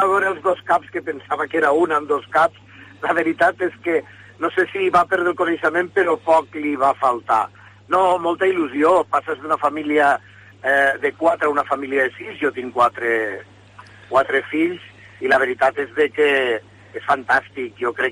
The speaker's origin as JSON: {"language": "Catalan", "town": "Lleida", "region": "Catalonia", "country": "Spain", "tie": "born there", "said": "Bueno, vaig néixer a Lleida, amb una família d'un senyor mallorquí"}